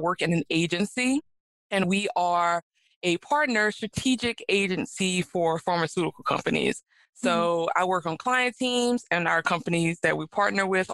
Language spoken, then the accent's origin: English; Louisiana, United States; I went to Xavier in New Orleans because I'm from Louisiana.